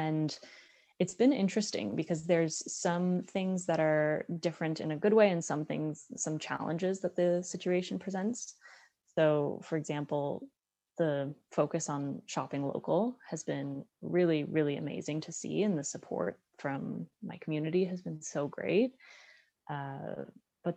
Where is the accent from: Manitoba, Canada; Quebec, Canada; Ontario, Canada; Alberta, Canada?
Ontario, Canada; Toronto; I'm from Toronto. I grew up in the east end of the city, mm-hmm. on the Danforth, actually.